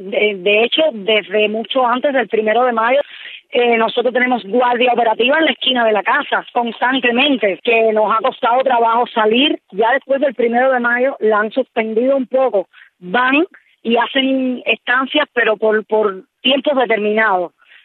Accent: Cuba; nosotros somos cubanos, nosotros somos ciudadanos cubanos

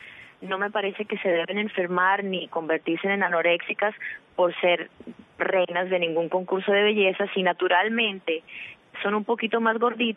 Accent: Miami, Florida, United States; Spanish is a second language; Yo soy gringa, by the way, yo nací en Miami, yo hablo español de milagro y a veces, tú sabes, se me olvidan las palabras en español.

